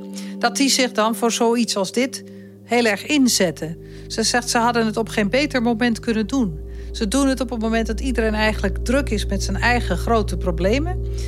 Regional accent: Netherlands; ik als Nederlander, wonende in Nederland

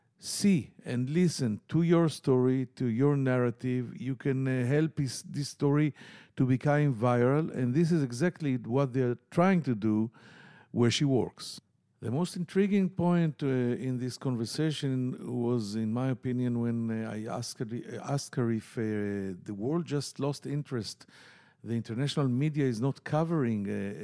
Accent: Tel Aviv, Tel Aviv District, Israel; English is a second language; from Tel Aviv. Take care and bye-bye.

